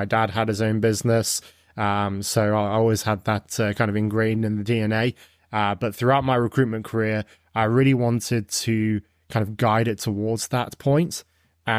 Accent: Nottingham, East Midlands, United Kingdom; born or raised there; moved away as an adult; now in Canada

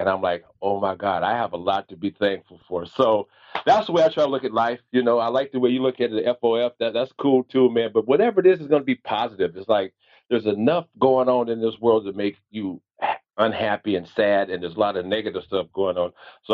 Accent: Santa Rosa, California, United States; and I grew up here in Santa Rosa, California, which was the Raiders training camp back in the 60s and the 70s.

